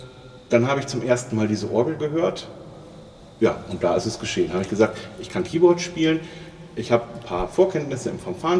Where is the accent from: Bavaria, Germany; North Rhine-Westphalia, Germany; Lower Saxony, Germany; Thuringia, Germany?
Lower Saxony, Germany; Melle; born there; also born or lived in Bremen / Goslar; Ich bin gebürtiger Mellocker, also komme hier aus Melle. Bin nach dem Studium 2 Jahre in Bremen gewesen und 1,5 Jahre in Goslar und Bad Harzburg